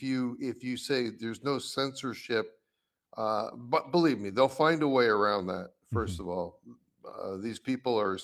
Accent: Rye, New York, United States; now in California, United States; I am, but I'm originally from your listeners. I'm originally from Rye, New York.

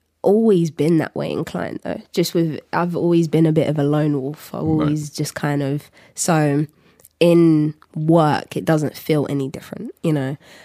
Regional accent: London, United Kingdom; So I would have just thought because I'm a Londoner

